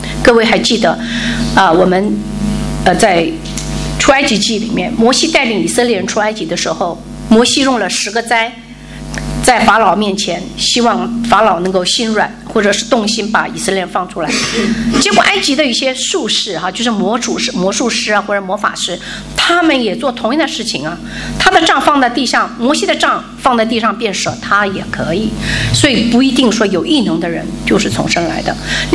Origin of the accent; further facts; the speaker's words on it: Taiwan; 我在台湾，我是从台湾来的哈，